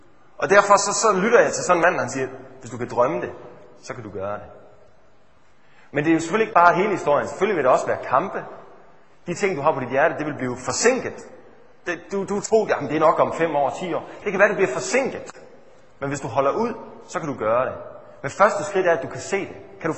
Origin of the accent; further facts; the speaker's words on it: Esbjerg, Region of Southern Denmark, Denmark; now in Fredericia, Denmark; Jeg kommer oprindeligt fra Esbjerg. Og bor nu i Fredericia.